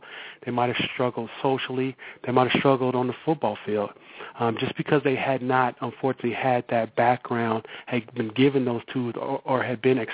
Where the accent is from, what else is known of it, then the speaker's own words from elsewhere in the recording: Berkeley, California, United States; Everyone growing up in Berkeley, coming through all the doing all the basketball and baseball leagues in Berkeley. My family is all from Berkeley. Uncles and aunts, they're all from Berkeley.